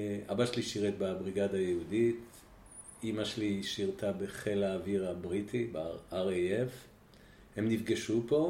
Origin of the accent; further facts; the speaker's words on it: France; first language German; Hebrew is a second language; אני אחרון, אח השלישי, אז נולדתי בצרפת וגדלנו בבית.